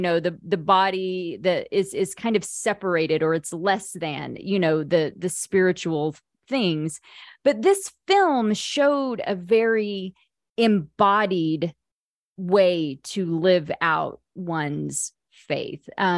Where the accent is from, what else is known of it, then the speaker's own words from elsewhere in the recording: Oklahoma, United States; And still in my hometown, this little town in Oklahoma, there's a Seventh-day Adventist community